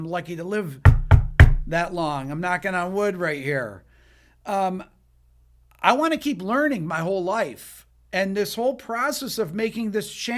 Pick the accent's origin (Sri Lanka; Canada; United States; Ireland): United States; Fairport, New York; growing up in the Fairport school systems, but then being able to go to Ithaca College, get my undergrad in classical bass, my master's at New England Conservatory in jazz guitar